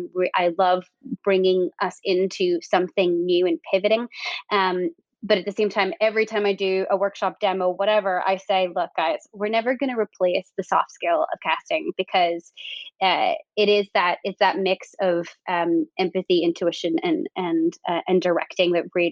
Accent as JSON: {"language": "English", "region": "Northern Ireland", "country": "United Kingdom", "lives_now": "New York City, United States", "said": "I am a casting director in New York. I'm also the casting specialist at Backstage LLC. I am originally from Northern Ireland."}